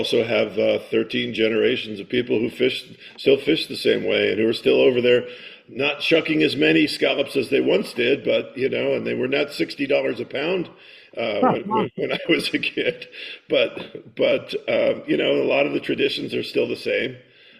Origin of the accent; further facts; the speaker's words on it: Englewood, New Jersey, United States; I was born in Englewood, New Jersey. I went to school in New Jersey.